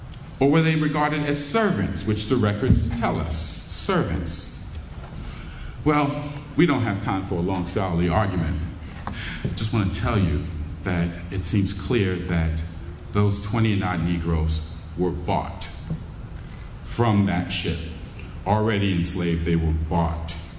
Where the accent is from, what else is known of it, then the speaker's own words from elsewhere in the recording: New York, United States; in my home state of New York as well